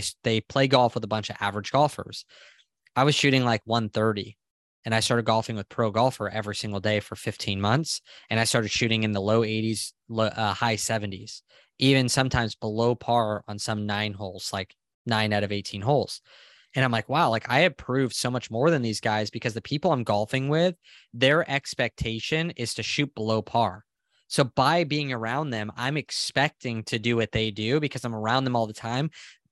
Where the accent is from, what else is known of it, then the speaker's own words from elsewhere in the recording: San Diego, California, United States; born there; Like I was born in San Diego. I'm on the West Coast.